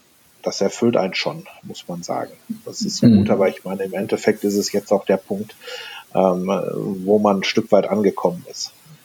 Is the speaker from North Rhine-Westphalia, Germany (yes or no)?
yes; North Rhine-Westphalia, Germany; ich komme aus NRW